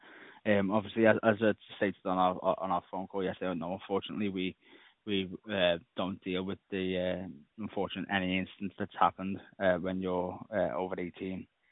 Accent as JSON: {"language": "English", "town": "Liverpool", "region": "North West England", "country": "United Kingdom", "said": "So I'm from Liverpool"}